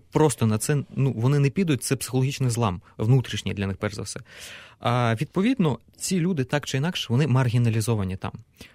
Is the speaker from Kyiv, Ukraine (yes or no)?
no; Horlivka, Donetsk Oblast, Ukraine; Так, при тому, що я взагалі з Горлівки так, в Донецьку навчався.